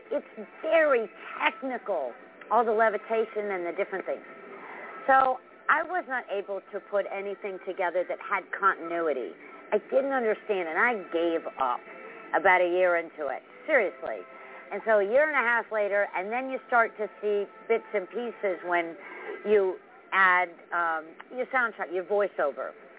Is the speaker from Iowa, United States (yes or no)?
no; Connecticut, United States; I was a working child actor in New York. I'm from Connecticut.